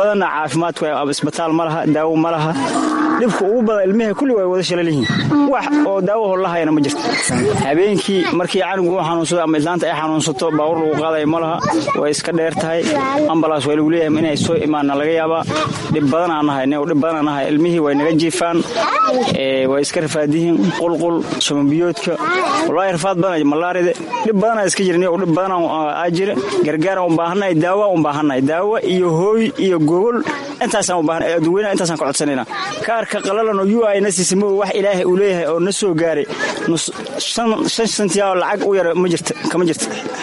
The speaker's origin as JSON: {"language": "Somali", "town": "Xagar", "region": "Middle Juba", "country": "Somalia", "said": "waxaan ka imaaday jubada dhexa meel xagar la yiraahda lixdan cashaa meeshaan deganahay"}